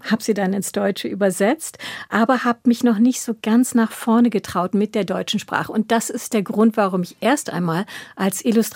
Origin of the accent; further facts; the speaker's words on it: India; moved away; Und als ich dann mit 18 nach Indien zurückkehrte, meine alte Heimat